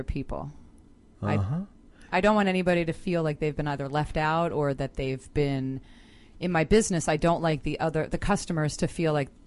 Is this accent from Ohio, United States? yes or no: no; Cheltenham, Pennsylvania, United States; I'm from originally Cheltenham, Pennsylvania, which is a suburb of Philadelphia.